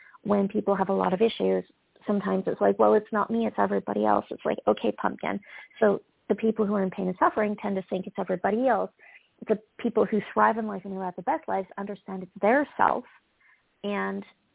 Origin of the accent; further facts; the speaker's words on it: Canada; I'm from Canada.